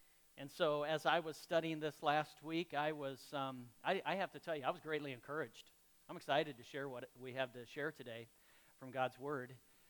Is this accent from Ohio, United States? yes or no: no; Colorado, United States; when I grew up in Colorado